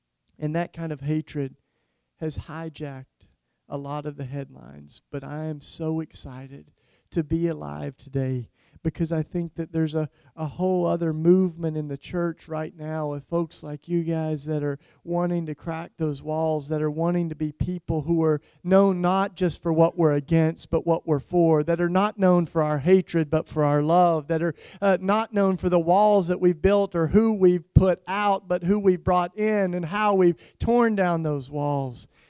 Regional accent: Philadelphia, Pennsylvania, United States; So I'm like, you know, I'm from Philly. I'm like, Philadelphia, it's the city of love.

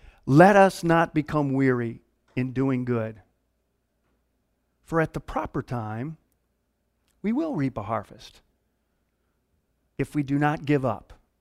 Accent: Midwest, United States; I grew up in the Midwest, man, where they did farming.

